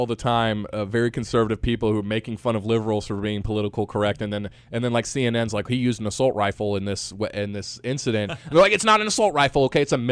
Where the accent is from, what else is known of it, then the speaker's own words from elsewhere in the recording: United States; I really don't care because I'm an American.